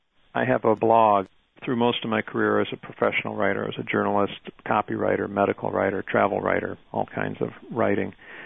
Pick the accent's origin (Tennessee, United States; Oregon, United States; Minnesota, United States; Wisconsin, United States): Minnesota, United States; Duluth; when I was growing up in Duluth in the 1960s.